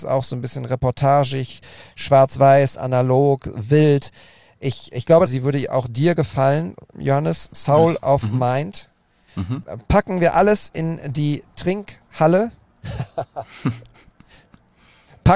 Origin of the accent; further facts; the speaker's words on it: Bochum, North Rhine-Westphalia, Germany; die hat direkt wieder mit dem Ruhrgebiet zu tun, mit Bochum, mit meiner Heimat.